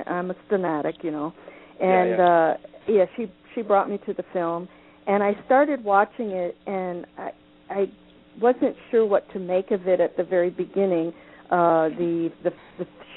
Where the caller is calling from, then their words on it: Washington, United States; And, Washington State.